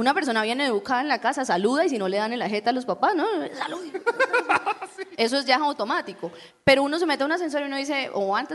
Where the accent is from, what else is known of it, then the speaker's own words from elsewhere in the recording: Cúcuta, Norte de Santander, Colombia; now in Bogotá, Colombia; yo vivo en Bogotá. Yo vivo en Bogotá hace 15 años y vengo de Cúcuta y nosotros somos muy específicos.